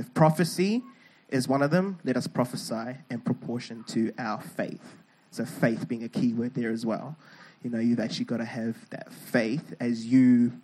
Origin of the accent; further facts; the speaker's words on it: Zimbabwe; It's like, from where I'm from Zimbabwe, by the way.